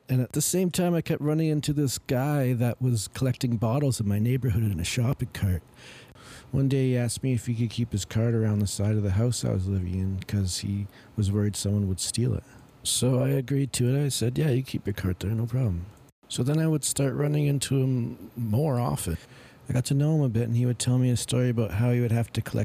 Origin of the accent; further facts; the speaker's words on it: Hamilton, Ontario, Canada; I'm a songwriter from Hamilton, Ontario, Canada.